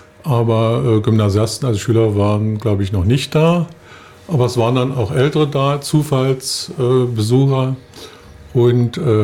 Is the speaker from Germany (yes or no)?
yes; Potsdam, Brandenburg, Germany; also born or lived in Greifswald; Also 2010 bin ich als Rentner, als Ruheständler aus Greifswald in meine Heimatstadt Potsdam zurückgezogen.